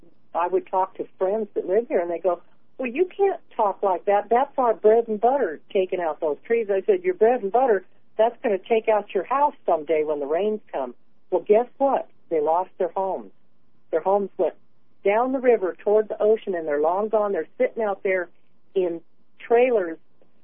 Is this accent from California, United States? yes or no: yes; Los Angeles, California, United States; we come from Los Angeles, and we've always been very ecology-minded